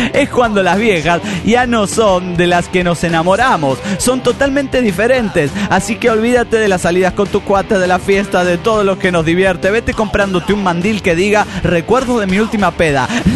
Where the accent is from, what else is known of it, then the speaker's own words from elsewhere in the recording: San Juan del Río, Querétaro, Mexico; de San Juan del Río, Querétaro.